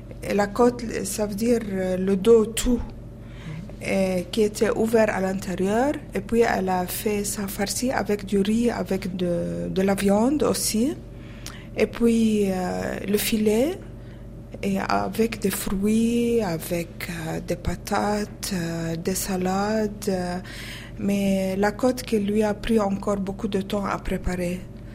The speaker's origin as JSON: {"language": "French", "town": "Ramallah", "region": "West Bank", "country": "Palestine", "tie": "born or raised there", "said": "Je suis née à Ramallah. Et le lieu où j'ai habité, la maison de ma naissance, c'était une très très très belle maison. Une ancienne maison entourée d'un grand jardin avec des grands arbres de sapin."}